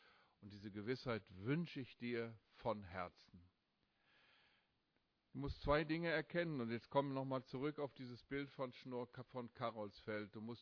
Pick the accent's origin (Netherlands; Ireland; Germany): Germany; Steinbach, Hesse; Hier sitzen bestimmt viele fleißige Leute aus dem kleinen Ort in Hessen, aus Steinbach, Heiger Steinbach, wo ich herkomme, 900 Seelendorf.